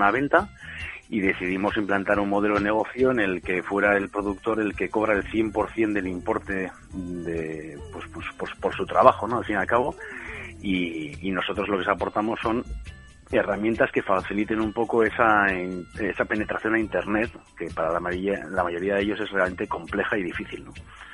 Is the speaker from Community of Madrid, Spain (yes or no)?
no; Getxo, Basque Country, Spain; nosotros somos de Guecho concretamente, la mayoría del equipo somos de Algorta.